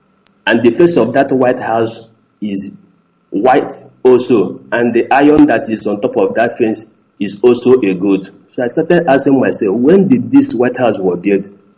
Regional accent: Okija, Anambra, Nigeria; now in Malaysia; Yeah, I'm from Anambra State, from Okija.

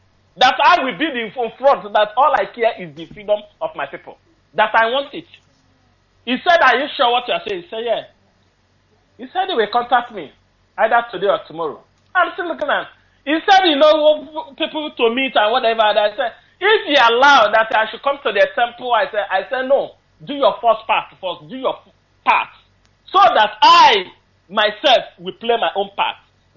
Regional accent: South East, Nigeria; I said, I'm from Biafra.

